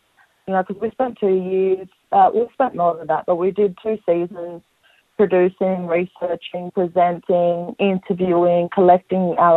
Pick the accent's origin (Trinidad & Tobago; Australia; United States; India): Australia; Redfern, New South Wales; Growing up in Redfern, I was exposed to black theatre as a child.